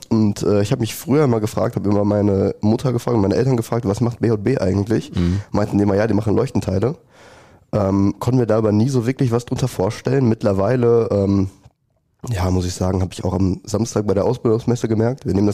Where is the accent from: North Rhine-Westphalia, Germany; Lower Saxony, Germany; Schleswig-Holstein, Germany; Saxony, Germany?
North Rhine-Westphalia, Germany; Bödefeld; also ich wohne auch hier in Neheim. Ich bin ursprünglich aus dem Hochsauerland, aus Bödefeld, Kreis Schmeinberg.